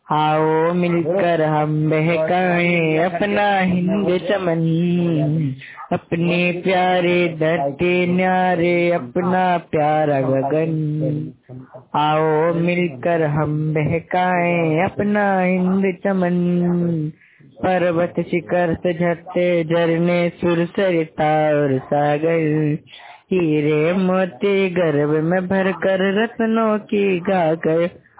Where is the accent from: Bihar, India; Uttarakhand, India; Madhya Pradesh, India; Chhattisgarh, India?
Madhya Pradesh, India; Raogarh; मध्य प्रदेश के देवास जिले, मेरा गांव रावगढ़ है।